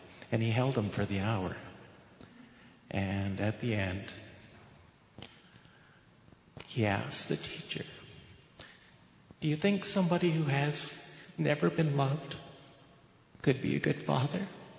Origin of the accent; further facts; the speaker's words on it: Ontario, Canada; from Six Nations.